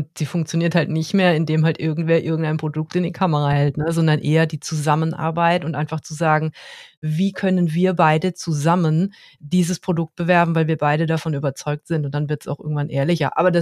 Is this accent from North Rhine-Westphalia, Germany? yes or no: no; Karlsruhe, Baden-Württemberg, Germany; ich komme aus Karlsruhe